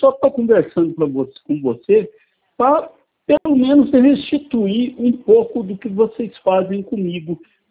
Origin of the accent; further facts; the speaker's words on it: Bela Vista de Goiás, Goiás, Brazil; born there; Sou de Goiás, eu nasci